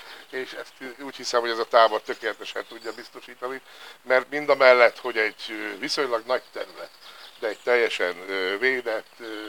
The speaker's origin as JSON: {"language": "Hungarian", "region": "Békés", "country": "Hungary", "tie": "born or raised there", "said": "Ide születtem, alapvetően békési, törzsgyökeres békési vagyok. Egy pár évet eltöltöttem szülővárosomtól távol."}